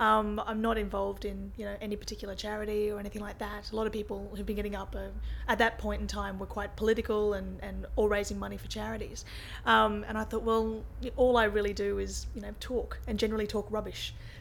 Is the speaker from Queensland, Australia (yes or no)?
yes; Rockhampton, Queensland, Australia; I grew up in Rockhampton, which is in central Queensland. It's a relatively small sort of town in Australian terms.